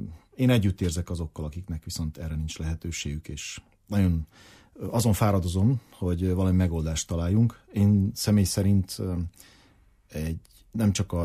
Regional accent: Budapest, Hungary; now in Ukraine; Én személy szerint Budapesten születtem, ott nőttem fel. Én nekem csak magyar állampolgárságom van.

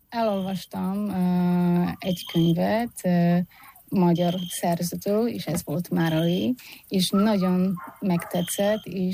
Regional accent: Poland; Hungarian is a second language; now in Czechia; Lengyelországból jöttem. Magyarul már 10 éve tanulok, még mindig hibázom, de annyira szeretem ezt a nyelvet, hogy maradtam. Krakóban kezdtem tanulni

